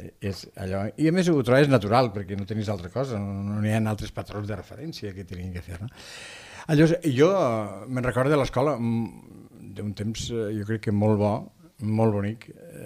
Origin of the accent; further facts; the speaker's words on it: Quatretondeta, Valencian Community, Spain; also born or lived in Alcoi; vaig néixer en Alcoi, però vaig criar en Quatretondeta, un poble que n'hi ha 20 quilòmetres d'Alcoi, on és meu pare és natiu d'allà i tenim terres